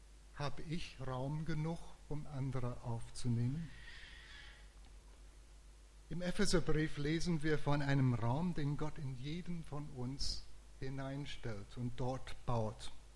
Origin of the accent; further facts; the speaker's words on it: England, United Kingdom; now in Germany; so als Engländer in Deutschland